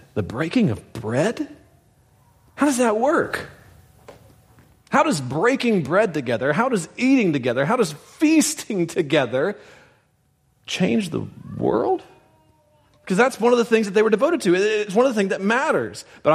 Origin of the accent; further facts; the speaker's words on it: Louisiana, United States; I'm from North Louisiana. We have fish fries.